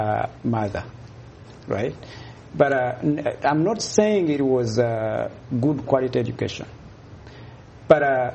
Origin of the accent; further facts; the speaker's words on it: Kavari, Central Region, Uganda; So that is Masaka, Rwabenge, Kavari there.